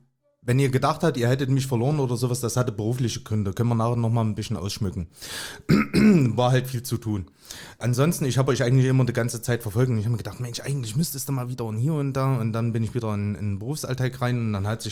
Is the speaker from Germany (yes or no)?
yes; Thuringia, Germany; born there; Ich bin gebürtiger Thüringer. Ja, also das hat nichts mit Sachsen zu tun.